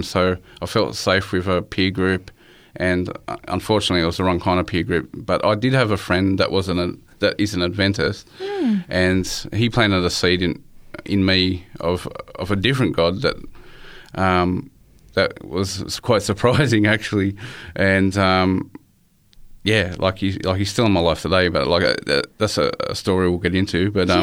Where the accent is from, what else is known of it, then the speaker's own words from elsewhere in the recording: Chester Hill, New South Wales, Australia; I grew up in Chester Hill, which is like South Granville, in between Parramatta and Bankstown. But in Bankstown Hospital.